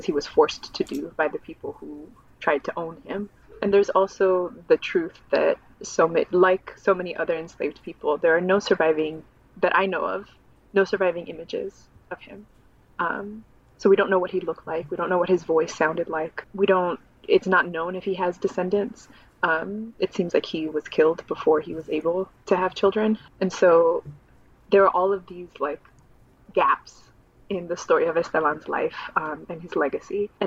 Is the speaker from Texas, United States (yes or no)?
yes; Texas, United States; growing up in Texas, being Mexican-American and also studying Mexican-American studies